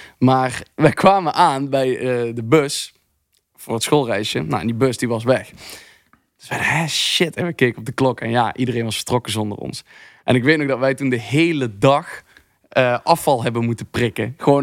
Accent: Limburg, Netherlands; ik kom uit Limburg, dus wat fijn is in Limburg... is dat je in ieder huis een carnavalskist...

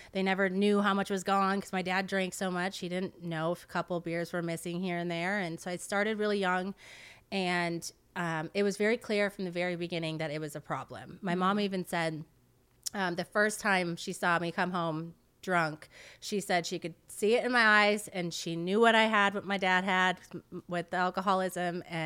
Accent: Wisconsin, United States; moved away as an adult; now in California, United States; Well, actually, I'm originally from Wisconsin.

